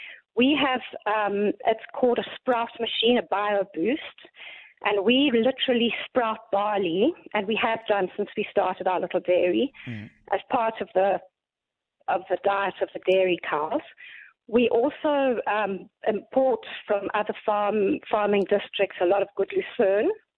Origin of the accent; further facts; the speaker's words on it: Williston, Northern Cape, South Africa; Okay, I'm from the Great Karoo. Mm-hmm. Our town is called Williston.